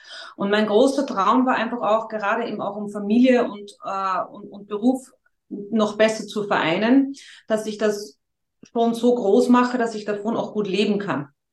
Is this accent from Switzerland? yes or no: no; Austria; weil bei uns in Österreich jetzt das Angebot für mich persönlich nicht da war